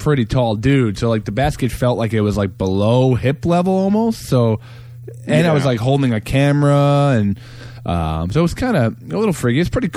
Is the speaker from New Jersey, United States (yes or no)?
yes; New Jersey, United States; we're from Jersey, and my body was definitely not conditioned to be in Phoenix.